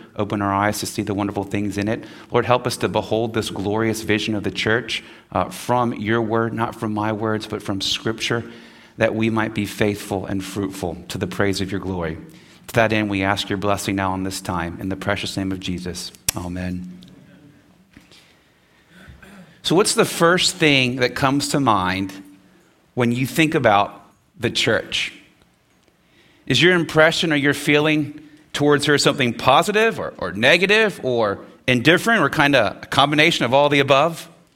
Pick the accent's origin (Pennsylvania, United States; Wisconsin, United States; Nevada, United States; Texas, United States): Texas, United States; Houston; Sadly, most of the churches I saw growing up in Houston were like many of the marriages I saw, better pictures of hell than heaven.